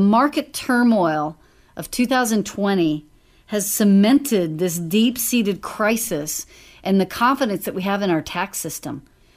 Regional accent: Dallas, Texas, United States; Well, I grew up in Dallas and we lived in North Dallas.

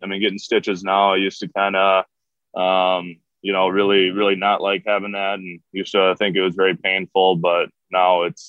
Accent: Minnesota, United States; Like you say, growing up in Minnesota, all my buddies were playing it, whether it's, outside on the pond or, organized, everyone was playing hockey, it seemed like.

